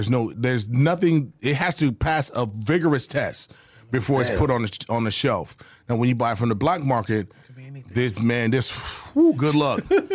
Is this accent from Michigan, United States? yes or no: yes; Detroit, Michigan, United States; I was on the east side, Seven Mile in Healy.